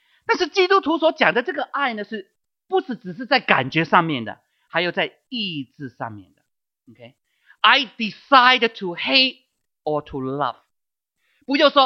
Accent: China; 我们中国人呢又吝啬到从来都不讲 I love you， 对吗？

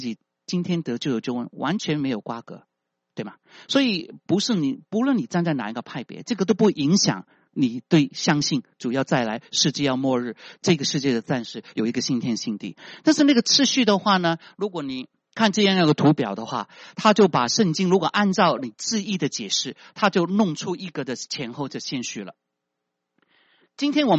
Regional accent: Guangdong, China; 我们广东人开玩笑说不见棺材不流眼泪哈

